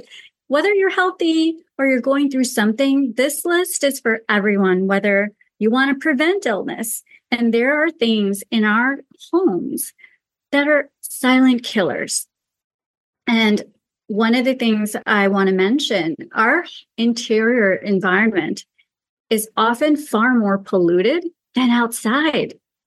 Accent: Pakistan; the ancient traditions I grew up with in Pakistan

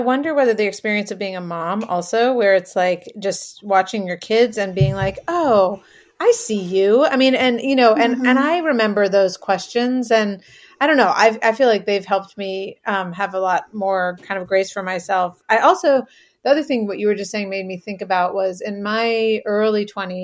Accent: New England, United States; You know, I'm from New England.

